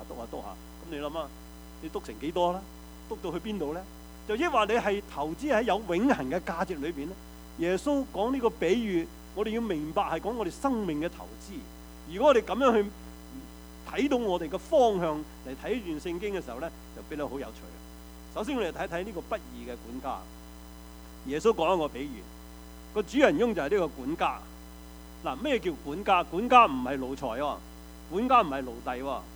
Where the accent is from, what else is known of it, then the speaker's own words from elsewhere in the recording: Guangdong, China; 即我们中国人、广东人都很懂用这些说话、我们呢就是叫广东歇后语